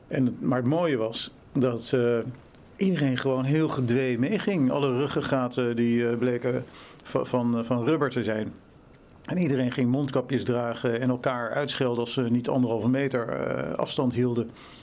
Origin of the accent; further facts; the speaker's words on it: Haarlem, North Holland, Netherlands; also born or lived in The Hague; ik ben geboren in Den Haag. Daarna zijn mijn ouders naar Haarlem verhuisd. Ik heb een Engelse moeder, een Nederlandse vader. Friese vader eigenlijk, moet ik zeggen. Ik heb gewoon mijn middelbare school in Haarlem gedaan. Gymnasium Beta.